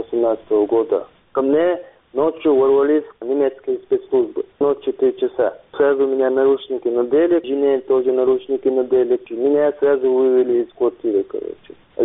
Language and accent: Russian; Chechnya, Russia